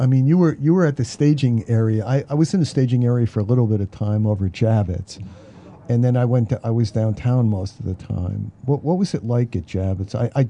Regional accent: New York, United States; when they learned that I was from New York

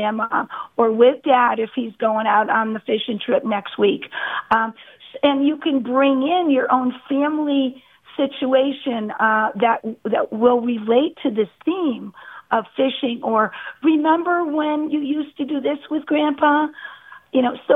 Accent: New England, United States; I was brought up in New England, and I think that was the perfect setting to have this story.

